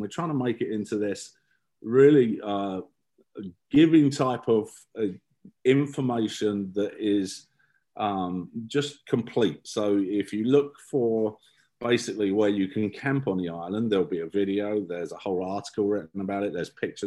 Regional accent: England, United Kingdom; moved away; I'm from England originally. We moved here in 1999

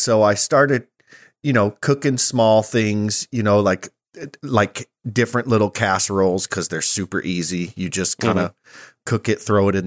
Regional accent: Louisiana, United States; Yeah, I grew up in Louisiana. So growing up, it was a lot of shrimp boils and crawfish boils and gumbo and pasta laya and jambalaya and all that good stuff.

